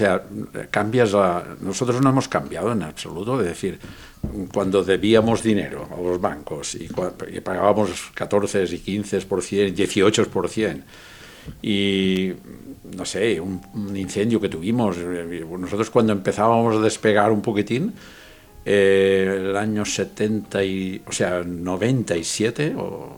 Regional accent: Pedreguer, Valencian Community, Spain; nosotros somos muy de Pedreguer y muy del pueblo y muy de la comarca de la Marina Alta y muy de Denia y muy, muy casados con aquella zona

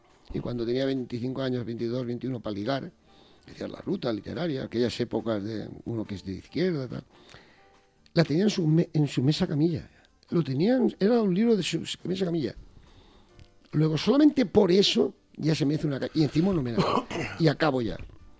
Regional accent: Valencia, Valencian Community, Spain; en Valencia tenemos unos escritores que yo siempre defiendo mi ciudad, mi tierra, mis escritores

